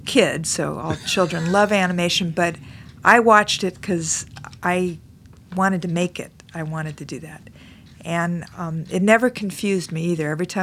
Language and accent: English; Los Angeles, California, United States; In Los Angeles.